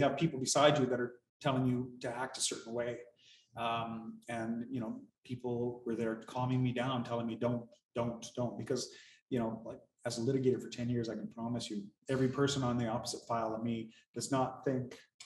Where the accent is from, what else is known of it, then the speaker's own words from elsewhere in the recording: Fort McMurray, Alberta, Canada; I'm a lawyer by trade. I'm from Fort McMurray.